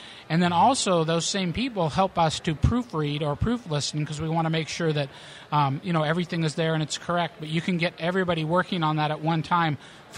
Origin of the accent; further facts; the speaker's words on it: Washington, United States; I'm originally from Washington State.